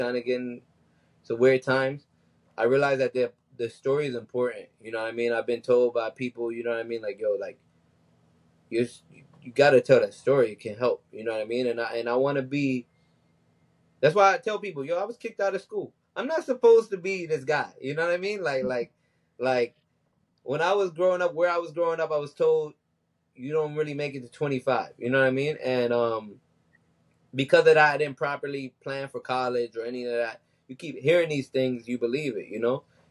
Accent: Miami, Florida, United States; And I realized that I was just missing home. And I was missing home from Miami. I'm like, yo, you missing home from paradise.

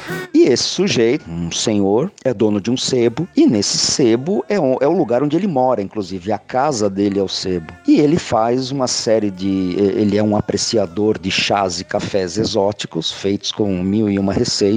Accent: Blumenau, Santa Catarina, Brazil; born there; lá na cidade de Blumenau, que é onde eu nasci

